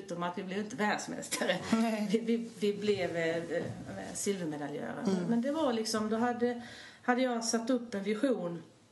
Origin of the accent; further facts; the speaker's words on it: Halmstad, Halland County, Sweden; Ja, alltså jag är född och uppvuxen i Halmstad